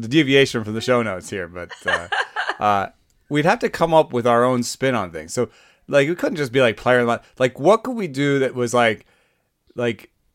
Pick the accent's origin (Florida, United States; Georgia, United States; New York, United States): Georgia, United States; Atlanta; I grew up in Atlanta.